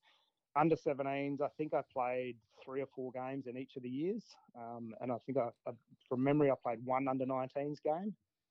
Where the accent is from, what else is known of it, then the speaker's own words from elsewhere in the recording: Port Augusta, South Australia, Australia; also born or lived in Adelaide; Yeah, so I grew up in Port Augusta. I spent the first 15 years of my life up there and played for South Augusta Footy Club.